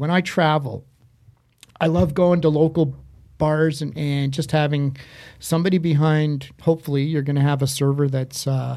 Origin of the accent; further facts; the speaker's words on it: Montreal, Quebec, Canada; growing up in Montreal